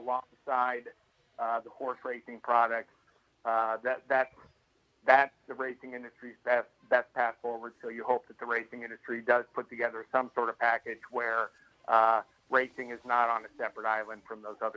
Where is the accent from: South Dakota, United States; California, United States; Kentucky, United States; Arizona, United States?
Arizona, United States; You know, growing up in Arizona, you know, my brothers and I and friends would drive up to Las Vegas